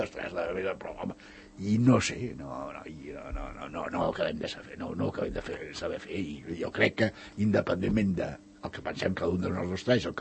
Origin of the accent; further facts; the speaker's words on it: Catalonia, Spain; Jo com a català vaig dir